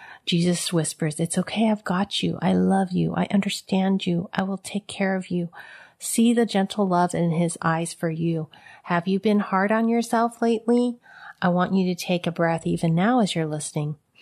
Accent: San Francisco, California, United States; born there; I was born in San Francisco, Chinatown. My mother was a mail order bride from Hong Kong, and she was 17 when she came to America, and she had me when she was 18 years old.

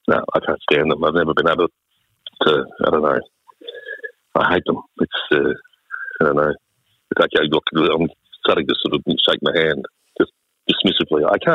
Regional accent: Queensland, Australia; I grew up in Southeast Queensland at the time

